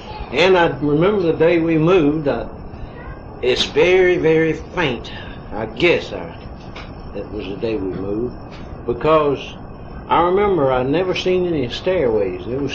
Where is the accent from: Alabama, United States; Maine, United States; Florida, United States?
Alabama, United States; Stockdale; born there; I was born in Stockdale in Talladega County, about, oh, I guess 200 yards from the old Mineral Line L&M Railroad.